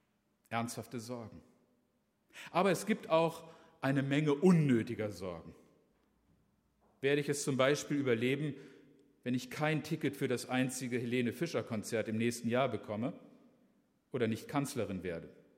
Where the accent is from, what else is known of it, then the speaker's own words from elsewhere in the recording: Harz, Germany; born there; ich komme aus dem Harz gebürtig